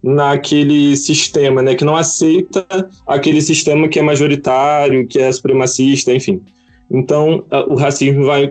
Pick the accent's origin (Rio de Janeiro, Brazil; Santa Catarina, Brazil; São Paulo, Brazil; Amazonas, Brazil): Rio de Janeiro, Brazil; Nilópolis; tenho 31 anos, sou daqui de Nilópolis, Rio de Janeiro. Minha igreja é a Igreja Batista em Parque Elian, em São João de Meriti, tudo na Baixada Fluminense. Sou da Igreja Batista também desde criança, desde 4 anos de idade.